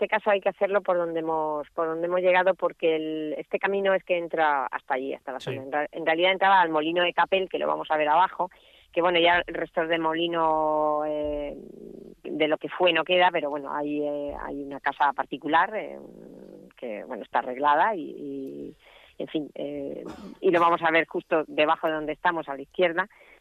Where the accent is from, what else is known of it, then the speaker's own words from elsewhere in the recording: Moratalla, Region of Murcia, Spain; Nada, gracias a vosotros por acordaros siempre de mi pueblo.